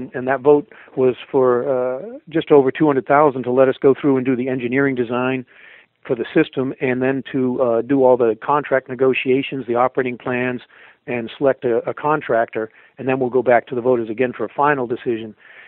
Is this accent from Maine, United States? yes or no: yes; Maine, United States; also born or lived in Los Angeles / Denver; I grew up here in Maine and then took off, went around the country. I was living out in L.A. for over a decade, 15 years, I guess, and then Denver for a while.